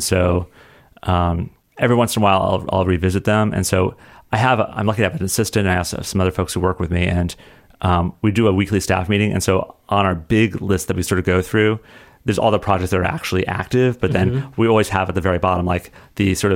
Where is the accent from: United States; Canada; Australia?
United States; Colorado; I always remember that growing up in Colorado, I had no sense of what a screenwriter was